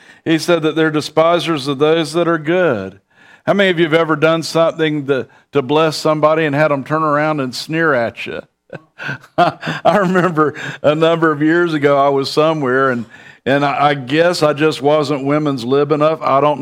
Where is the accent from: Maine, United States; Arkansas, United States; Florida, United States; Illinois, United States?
Florida, United States; Bradenton; I'm from Bradenton, Florida.